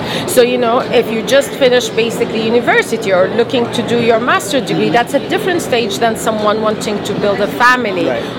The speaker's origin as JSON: {"language": "English", "country": "Canada", "said": "So it's also good to showcase what we're doing as Canadian."}